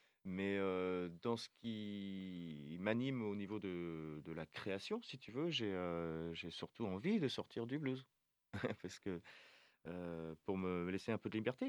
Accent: France; born there; je suis né en France, en fait, et puis ma mère a beaucoup voyagé, voilà, j'ai passé quasiment 10 ans sur les routes, quoi.

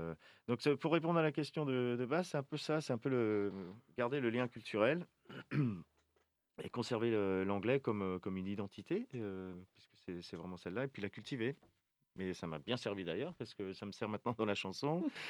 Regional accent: France; born there; je suis né en France, en fait, et puis ma mère a beaucoup voyagé, voilà, j'ai passé quasiment 10 ans sur les routes, quoi.

